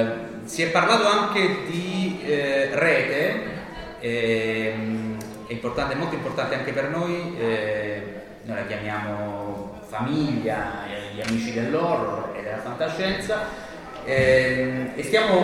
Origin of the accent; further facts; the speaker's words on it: Calabria, Italy; io vengo dalla Calabria, quindi ne sentivo parlare da ragazzo, da giovane appassionato di film horror, di letteratura dell'orrore